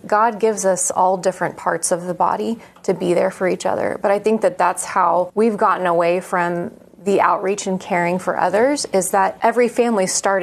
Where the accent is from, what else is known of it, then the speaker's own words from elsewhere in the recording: Oklahoma, United States; Born and raised in Oklahoma. Go Cowboys.